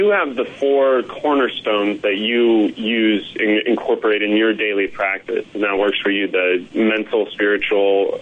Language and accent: English; Colorado, United States; moved away; So I'm from Colorado, and I moved out to Silicon Valley, basically